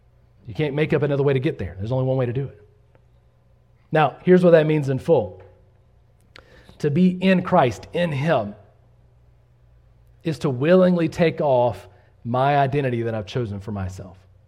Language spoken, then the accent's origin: English; the South, United States; I'm not saying that because I'm from the South and I say y'all a lot.